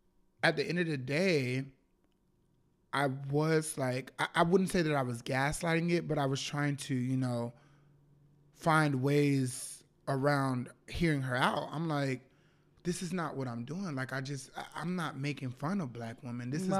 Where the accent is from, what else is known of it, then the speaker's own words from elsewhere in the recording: Florida, United States; Yeah, I'm from Florida.